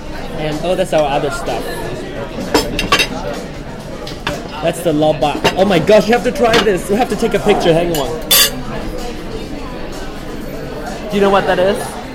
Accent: Malaysia; now in United States; when I grew up in Malaysia

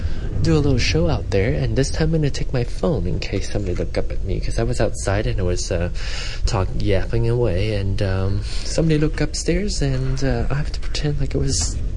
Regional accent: Malaysia; accent: Malaysian; Okay, yes, my Malaysian accent, and one of these days I'm going to talk Manglish, and that's really strong Malaysian English.

